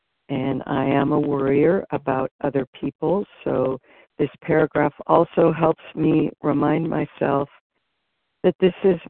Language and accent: English; California, United States; I'm from California